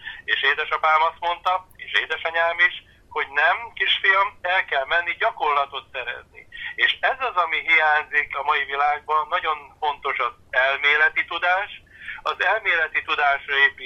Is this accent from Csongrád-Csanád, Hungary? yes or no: yes; Földeák, Csongrád-Csanád, Hungary; Ez a kis település, ahol én felnőttem, az Makó és Hódmezővásárhely között található földeák. Itt születtek szüleim, édesapám, édesanyám. Itt van a nagyszülői tanyánk